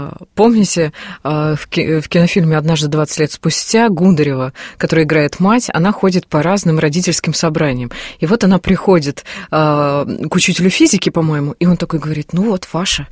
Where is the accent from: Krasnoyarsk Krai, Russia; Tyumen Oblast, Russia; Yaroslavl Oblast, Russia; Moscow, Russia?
Krasnoyarsk Krai, Russia; Krasnoyarsk; Я вот это говорю как сибирячка. Я очень люблю город, в котором я родилась, Красноярск.